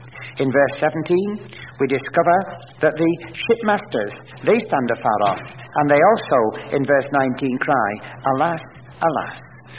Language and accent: English; England, United Kingdom; Maybe my English is not too good, even though I come from England.